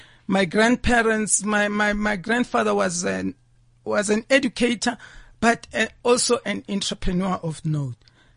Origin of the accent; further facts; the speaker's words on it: Limpopo, South Africa; also born or lived in Soweto; I was born in Soweto. But my parents shipped us also to our grandparents in Limpopo, where we attended school and ended up in a boarding school in Limpopo.